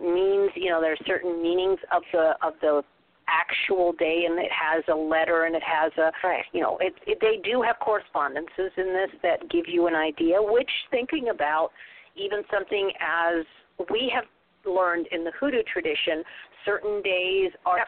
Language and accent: English; California, United States; I was raised in Southern California.